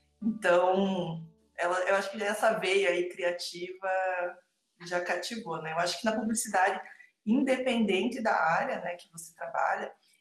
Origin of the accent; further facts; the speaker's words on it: Guarapuava, Paraná, Brazil; Então, como eu sou de Guarapuava